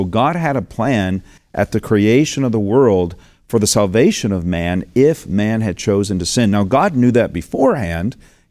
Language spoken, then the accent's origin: English; the South, United States; Pastor John, growing up in the South, I knew this.